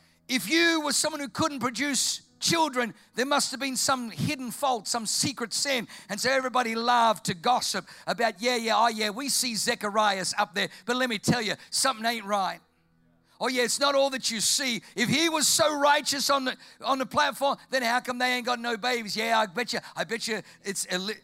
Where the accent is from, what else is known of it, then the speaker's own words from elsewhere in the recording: Dapto, New South Wales, Australia; That I was from Dapto. Can anything good come out of Dapto?